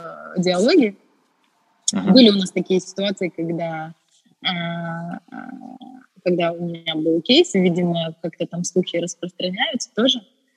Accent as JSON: {"language": "Russian", "country": "Ukraine", "said": "Я из Украины."}